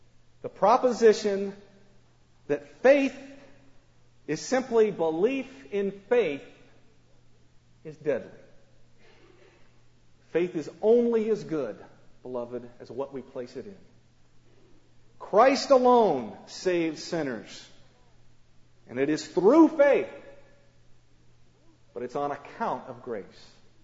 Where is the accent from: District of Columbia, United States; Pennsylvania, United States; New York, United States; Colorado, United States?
Colorado, United States; You know, when I was first learning to mountain climb, growing up in Colorado